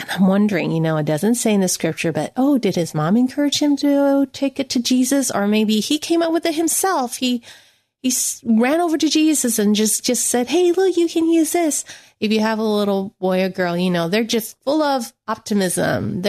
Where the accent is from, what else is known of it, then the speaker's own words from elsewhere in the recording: United States; Well, I am Chinese American, and one of my comfort foods is fried rice.